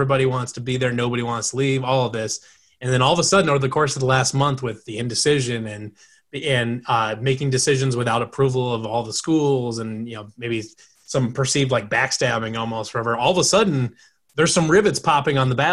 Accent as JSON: {"language": "English", "region": "Iowa", "country": "United States", "tie": "born or raised there", "said": "I grew up in Eastern Iowa and I still live in Eastern Iowa"}